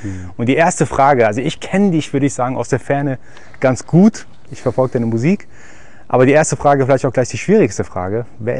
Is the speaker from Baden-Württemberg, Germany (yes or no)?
yes; Heidelberg, Baden-Württemberg, Germany